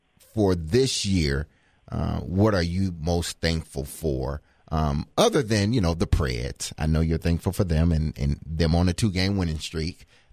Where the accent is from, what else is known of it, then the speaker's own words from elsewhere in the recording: Detroit, Michigan, United States; growing up in Detroit, that was the one day that it was almost an automatic win for the Lions.